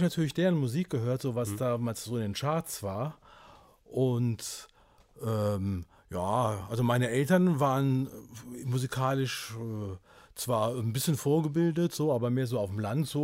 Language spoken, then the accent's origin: German; Trier, Rhineland-Palatinate, Germany; also ich bin ja in der Gegend von Trier zur Schule gegangen.